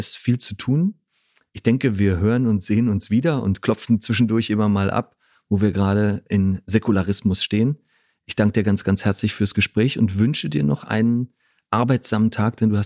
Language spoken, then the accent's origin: German; Berlin, Germany; Also ich bin ja in West-Berlin aufgewachsen, 1980 geboren